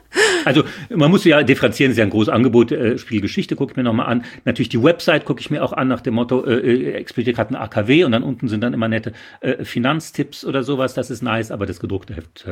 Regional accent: Saarland, Germany; ich bin im Saarland groß geworden

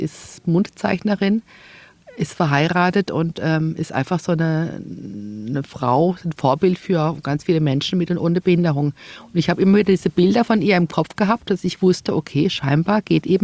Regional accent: Waldkirch, Baden-Württemberg, Germany; Also ich komme aus dem Elztal. Ich bin in Waldkirch geboren, aufgewachsen, bin dann nach Bleibach gezogen mit meiner Familie.

